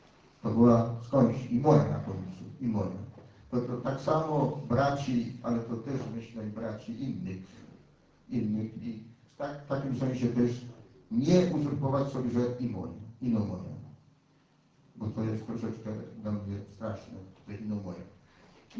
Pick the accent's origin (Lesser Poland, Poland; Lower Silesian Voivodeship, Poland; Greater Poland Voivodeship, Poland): Lesser Poland, Poland; żeby my górale